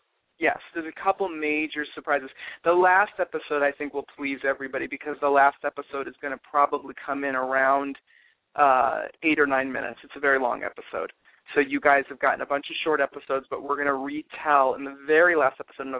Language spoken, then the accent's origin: English; Palm Springs, California, United States; We are doing the first ever Hot as Hell Fan Fest here in my hometown of Palm Springs.